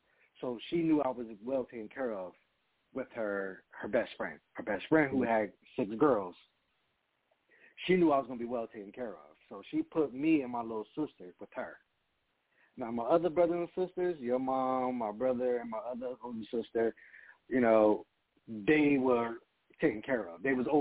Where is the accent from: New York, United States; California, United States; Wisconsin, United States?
California, United States; Montclair; born there; Okay, so, yeah, I was born in Montclair, California, which is basically near L.A. County.